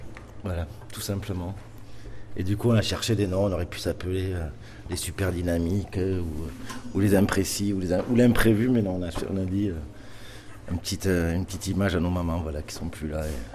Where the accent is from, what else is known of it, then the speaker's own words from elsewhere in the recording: Rodez, Occitanie, France; born there; j'ai fait mes études à Toulouse, je suis né à Rodez, j'ai fait mes études à Toulouse